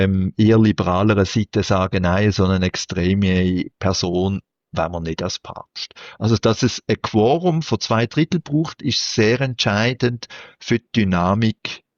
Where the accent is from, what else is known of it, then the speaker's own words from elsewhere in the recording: Switzerland; Aber gerade bei uns in der Schweiz merkt man sehr deutlich